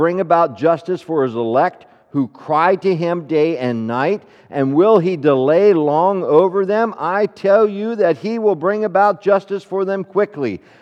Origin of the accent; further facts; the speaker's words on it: Pennsylvania, United States; yep, I'm from Pennsylvania. We got Trump elected.